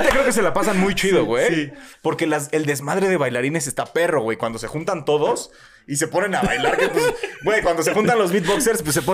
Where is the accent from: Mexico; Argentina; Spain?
Mexico; Puebla; Crecí en Puebla